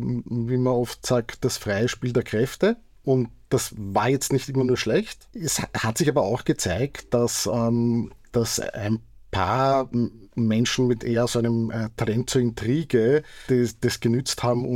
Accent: Vienna, Austria; also born or lived in Tyrol; Also ich bin ja eigentlich ein Wiener, der in Tirol geboren ist, nur mein Geburtsschein hat mir da keine Vorteile verschafft.

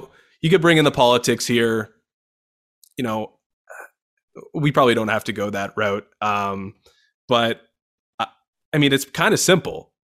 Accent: Canada; I found it funny as a Canadian.

